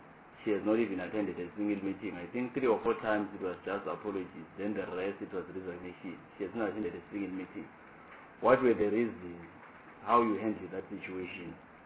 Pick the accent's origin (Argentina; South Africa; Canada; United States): South Africa; Nkomazi, Mpumalanga; I'm from Mpumalanga, I'm from Komazi, and Malelane is in Komazi